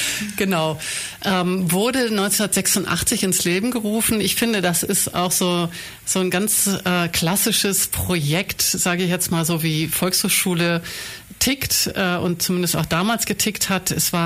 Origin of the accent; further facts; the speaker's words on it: Hamburg, Germany; moved away as an adult; also born or lived in Munich; Nein, also ich bin gebürtige Hamburgerin. Mhm. Und habe nach dem Abitur bin ich dann tatsächlich aus Hamburg weg und habe dann war 2 Jahre im Ausland